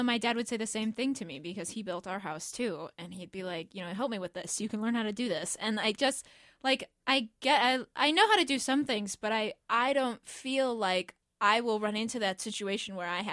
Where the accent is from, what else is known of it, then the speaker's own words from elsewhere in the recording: Minnesota, United States; I grew up in Minnesota.